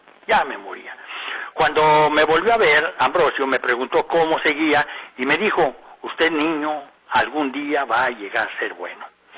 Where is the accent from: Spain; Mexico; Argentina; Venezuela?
Mexico; porque así somos los mexicanos